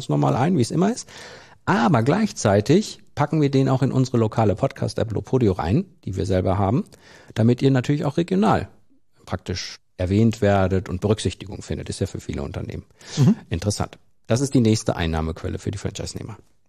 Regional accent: North Rhine-Westphalia, Germany; im Kreis Soest, meiner Heimat

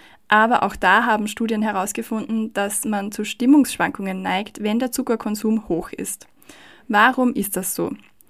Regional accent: Austria; Bei uns in Österreich ist

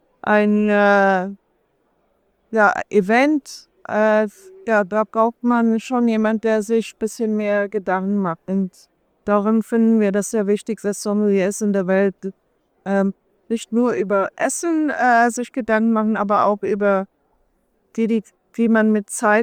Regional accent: South Africa; Bin groß geworden in Südafrika. Mein Vater kommt eigentlich aus der Dresden-Gegend, 1951 nach Südafrika ausgewandert

